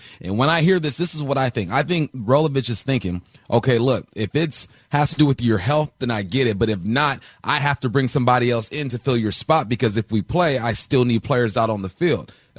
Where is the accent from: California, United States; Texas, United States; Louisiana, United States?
California, United States; now in Washington, United States; I'm still in the state of Washington, and I'm from California, mainly because I went to Washington State University